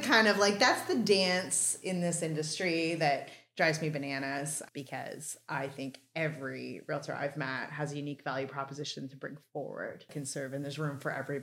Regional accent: Shediac, New Brunswick, Canada; Except I come from Shediac, New Brunswick, which is the lobster capital of the world.

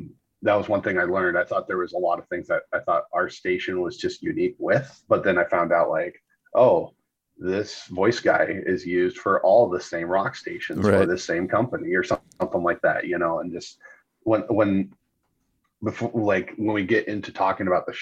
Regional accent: Seattle, Washington, United States; I mean, like growing up in Seattle, you're just surrounded by grunge music.

